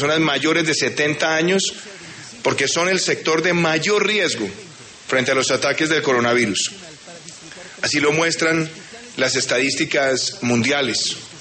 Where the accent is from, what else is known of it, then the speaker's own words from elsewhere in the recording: Colombia; Nuestra gratitud como colombianos a ellos, nuestro reconocimiento a su ardua labor.